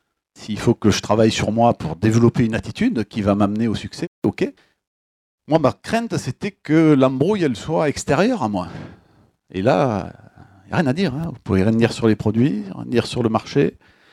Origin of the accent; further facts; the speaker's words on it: Marseille, Provence-Alpes-Côte d'Azur, France; Il y a une embrouille, comme on dit chez nous, à Marseille.